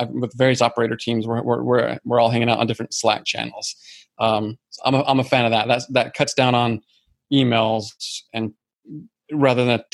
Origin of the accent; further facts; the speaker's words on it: Salt Lake City, Utah, United States; I might have dropped it in there, that I'm originally from Utah. My favorite neighborhood in Utah is a little area called Sugar House.